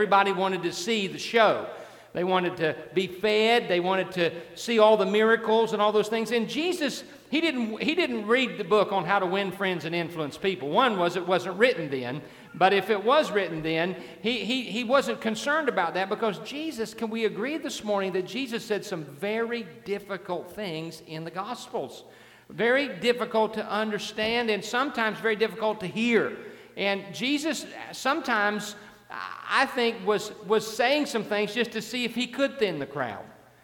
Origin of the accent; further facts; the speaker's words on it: Pleasant Hill, Illinois, United States; moved away as an adult; now in Florida, United States; little town just across the river in Pleasant Hill, Illinois. So I spent the first 27 years of my life as a Midwesterner.